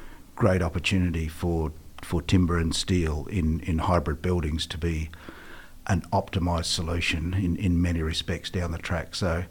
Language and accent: English; Australia; now in New Zealand; I'm originally an Australian. I'm a dual citizen now. Came here to New Zealand in 2004